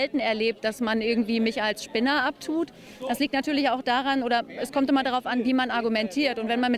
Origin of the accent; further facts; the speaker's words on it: Hoyerswerda, Saxony, Germany; Ich komme aus Hoyerswerda